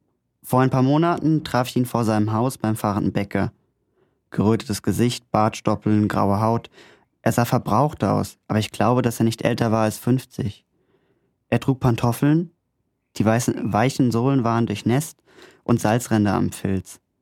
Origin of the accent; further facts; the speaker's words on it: Rinderbügen, Hesse, Germany; Ich komme aus Rinderbügen. Das sagt jetzt wahrscheinlich niemandem was. Das liegt bei Büdingen und ja, schönes Städtchen.